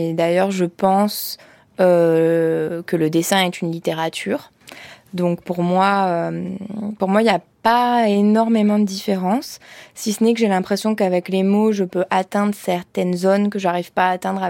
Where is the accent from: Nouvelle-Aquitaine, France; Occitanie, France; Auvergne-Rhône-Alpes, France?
Auvergne-Rhône-Alpes, France; parce que j'ai vivé à un moment donné en ville et tout ça, que j'étais partie de l'Ardèche